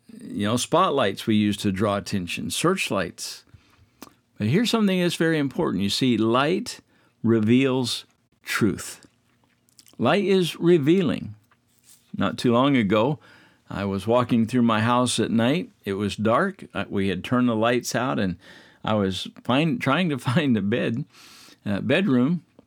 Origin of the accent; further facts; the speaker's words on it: Midwest, United States; when I was growing up in the Midwest, where I could find a hillside